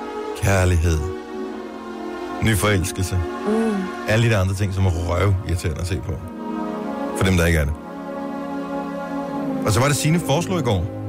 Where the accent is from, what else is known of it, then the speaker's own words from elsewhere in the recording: Region of Southern Denmark, Denmark; fynsk dialekt. Ikke meget, ikke som sådan en virkelig rigtig indbogt. Indfødt fynbo.